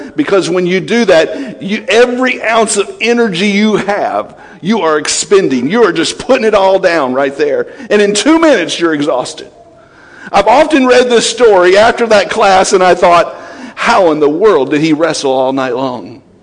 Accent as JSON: {"language": "English", "region": "Kentucky", "country": "United States", "said": "I usually say wrestle, but it's wrestle, I think. I'm from Kentucky, forgive me."}